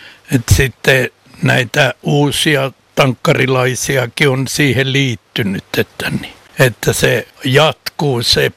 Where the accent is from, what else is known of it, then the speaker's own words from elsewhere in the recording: Kokkola, Central Ostrobothnia, Finland; born there; minä itse olen syntynyt täällä Kokkolassa